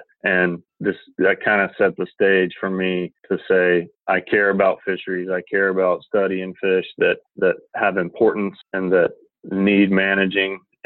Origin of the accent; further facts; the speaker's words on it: Tulsa, Oklahoma, United States; So it's a pretty good place to be working with paddlefish in Oklahoma and getting to call my hometown of Tulsa my place of business as well.